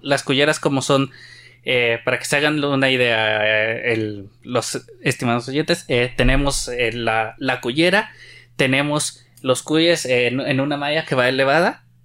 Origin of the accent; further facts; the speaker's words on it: Nariño, Colombia; hay a quienes somos de Nariño, muchas veces hay gente que nos dice que no ha probado que hoy cómo vamos a comer cuy